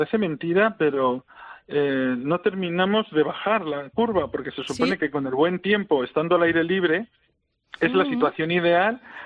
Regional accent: Basque Country, Spain; nos costó mucho como sociedad vasca en los años 80 y 90 darnos cuenta

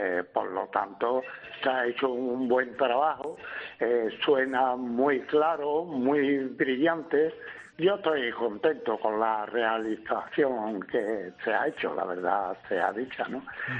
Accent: Seville, Andalusia, Spain; Nosotros escuchábamos de pequeño flamenco porque en Sevilla el flamenco está presente en todos lados.

